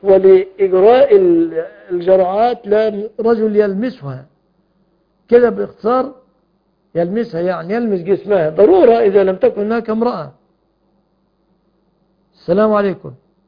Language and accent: Arabic; Egypt; أن يحفظ بلادنا مصر أمنة مطمئنة من كل مكروه ومن كل سوء،